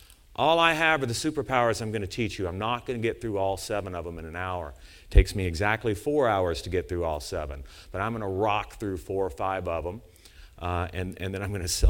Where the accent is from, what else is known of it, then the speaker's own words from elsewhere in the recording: United States; I'm an American.